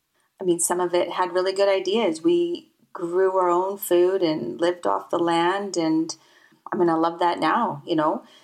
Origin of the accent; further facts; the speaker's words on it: British Columbia, Canada; Between birth and being 13, I lived in three different communes throughout British Columbia. I grew up in Canada.